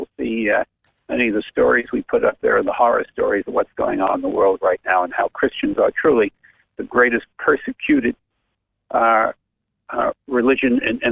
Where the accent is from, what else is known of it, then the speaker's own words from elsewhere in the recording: Brooklyn, New York, United States; You know, when I was a kid growing up in Brooklyn, I was 17 years in the Catholic educational system.